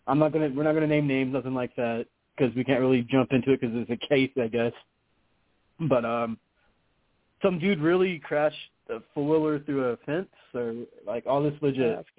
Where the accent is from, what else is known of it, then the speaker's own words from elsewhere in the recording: the South, United States; accent: southern; Sorry, my southern accent came out right then.